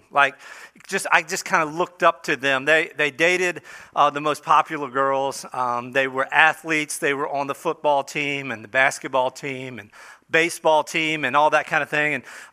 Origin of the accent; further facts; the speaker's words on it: Delaware, United States; I grew up in a small town in southern Delaware.